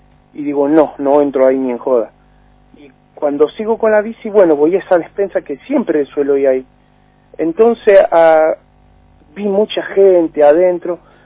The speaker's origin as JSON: {"language": "Spanish", "town": "La Plata", "region": "Buenos Aires Province", "country": "Argentina", "moved": "yes", "lives_now": "San Luis, Argentina", "said": "No, soy de La Plata, pero hace 12 años, 13 vivo en San Luis."}